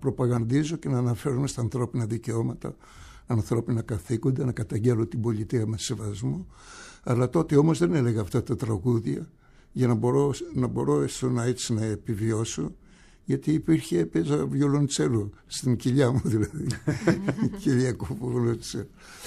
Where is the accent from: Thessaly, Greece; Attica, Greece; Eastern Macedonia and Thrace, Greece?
Attica, Greece; Agia Varvara; και καταλαβαίνω ότι ήμουν Σπανιόλος από τον Αγία Βαρβάρα.